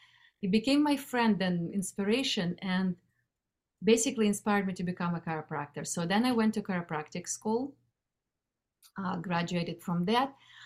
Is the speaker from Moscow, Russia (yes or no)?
yes; Moscow, Russia; English is a second language; now in United States; I was born and raised in Moscow, Russia. I moved to United States about 30 years ago, almost 30 years ago. I didn't speak any English like whatsoever, so just knew a few words.